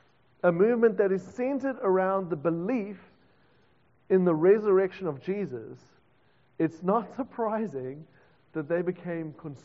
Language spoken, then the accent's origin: English; South Africa; now in New Zealand; maybe it's just because I'm a South African